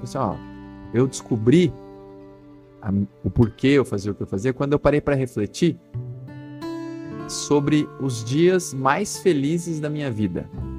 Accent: Limeira, São Paulo, Brazil; Lá na minha cidade de Limeira

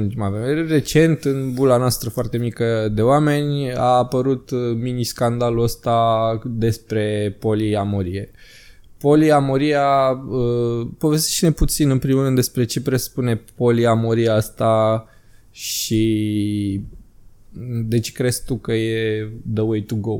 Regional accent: Motru, Gorj County, Romania; Vin din Târgu Jiu, eu sunt din Motru, super tare.

